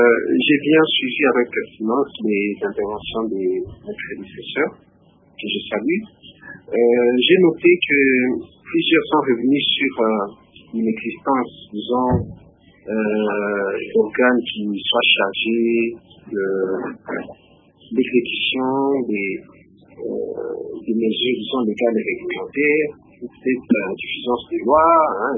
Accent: DR Congo; la plupart des gens chez nous au Congo qui se retrouvent dans des coins comme un point stratégique

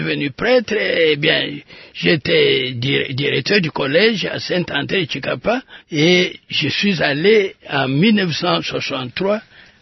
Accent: Luebo, Kasaï, DR Congo; C'est là que j'ai grandi, j'ai étudié, j'ai terminé mes études primaires en 1945-46 à la mission catholique de Gitangwa.

